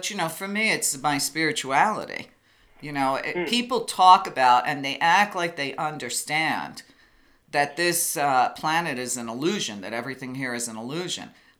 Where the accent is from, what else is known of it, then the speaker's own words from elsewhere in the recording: Long Beach, New York, United States; in 1990, I put on a big Earth Day event in my hometown of Long Beach, New York.